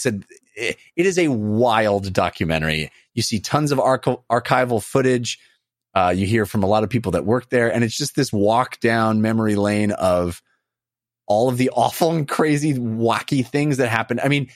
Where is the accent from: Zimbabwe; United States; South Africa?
United States; West Coast; It's because I grew up on the West Coast.